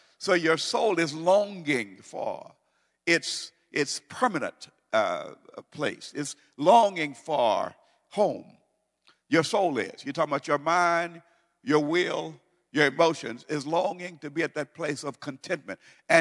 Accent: United States; And I said, "How do you know I'm American?"

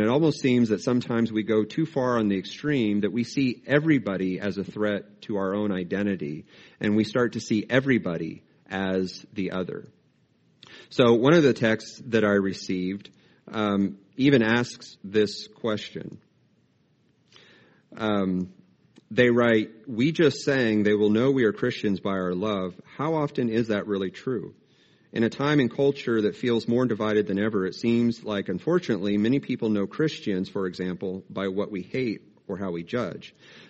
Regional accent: Great Bend, Kansas, United States; moved away; But one day they came to my hometown of Great Bend, Kansas.

